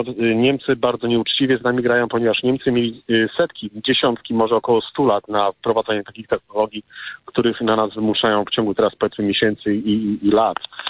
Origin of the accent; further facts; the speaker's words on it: Gdańsk, Pomeranian Voivodeship, Poland; now in United States; Ja też pochodzę z Gdańska, mieszkam w Ameryce już prawie 30 lat